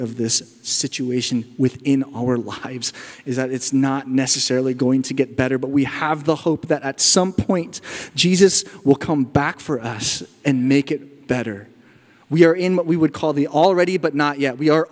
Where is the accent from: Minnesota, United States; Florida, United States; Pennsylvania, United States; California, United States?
California, United States; My family and I, we moved back to San Diego. I'm originally from Inland North County.